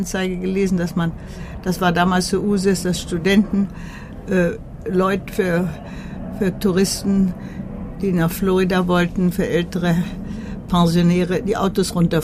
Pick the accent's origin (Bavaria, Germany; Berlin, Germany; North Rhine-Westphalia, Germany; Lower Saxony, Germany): Lower Saxony, Germany; Göttingen; moved away as an adult; Nein, meine Heimatstadt. Ich bin nicht da geboren, aber schon als kleines Kind hingekommen. Also für mich ist es meine Heimatstadt.